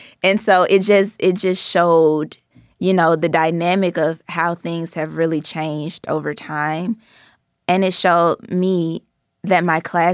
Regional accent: Atlanta, Georgia, United States; I just assumed that, you know, I'm from Atlanta. I went to school down in Miami.

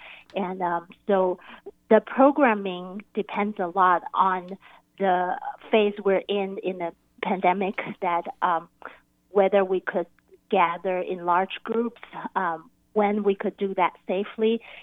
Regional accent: Taiwan; moved away as an adult; now in Seattle, United States; And I grew up in Taiwan. And I was a violin major and a piano minor when I was in school, in the music schools in Taiwan. And I came to the United States when I was 18.

